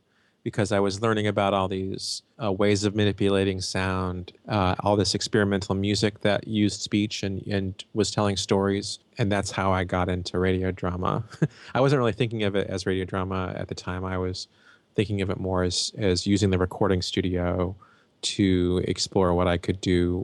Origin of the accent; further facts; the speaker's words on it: Springfield, Illinois, United States; I grew up in Springfield, Illinois.